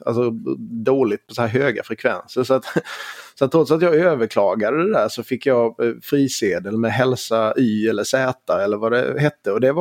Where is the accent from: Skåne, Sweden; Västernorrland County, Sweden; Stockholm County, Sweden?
Skåne, Sweden; accent: Scanian; Och gliringarna jag har fått över min dialekt så frågade jag om det fanns ett översatt språkspår som hjälp för de som inte förstår skånska.